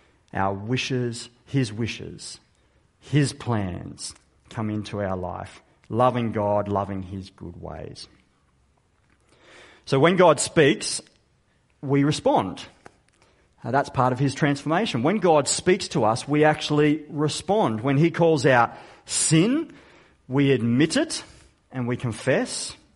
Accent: Katherine, Northern Territory, Australia; I grew up in the Northern Territory and for quite a number of years lived in the town of Catherine.

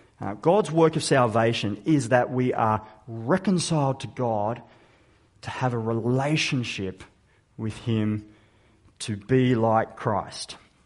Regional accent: Katherine, Northern Territory, Australia; I grew up in the Northern Territory and for quite a number of years lived in the town of Catherine.

